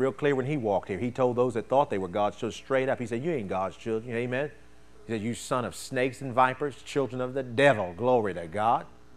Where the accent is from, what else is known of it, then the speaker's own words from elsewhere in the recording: Baltimore, Maryland, United States; I'm from Baltimore up there.